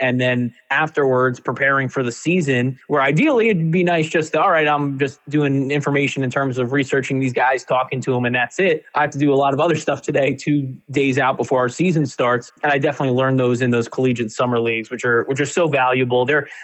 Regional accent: Queens, New York, United States; I grew up in Queens, New York, and we had a lot of boys' basketball talent

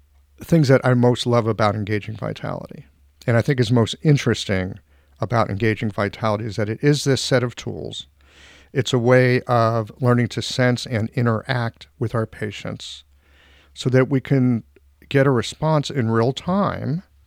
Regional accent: United States; I get it that there's a lot of stuff I'm blind to because I'm an American

